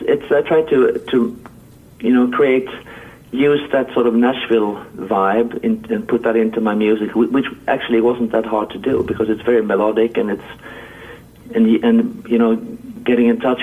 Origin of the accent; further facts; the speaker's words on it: Halmstad, Halland County, Sweden; we have my hometown, Halmstad, where I am at the moment. It's a small town. It's about 80,000 people living here.